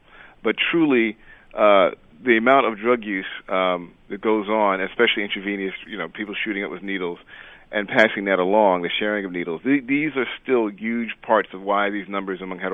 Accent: New York City, New York, United States; we grew up in the Tilden Projects and then in Brownsville, and then we lived in a home in East New York for a while, for many years.

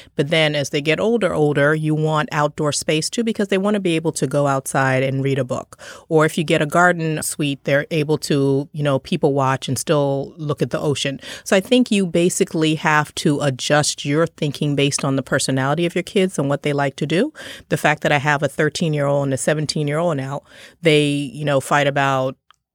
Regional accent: Trinidad & Tobago; born there; the fact that I was born in Trinidad

